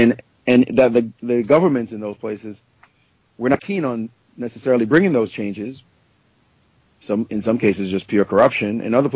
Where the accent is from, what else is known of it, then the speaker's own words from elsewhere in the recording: Jamaica; I mean, I grew up in Jamaica. I grew up in a tough neighborhood, I can tell you.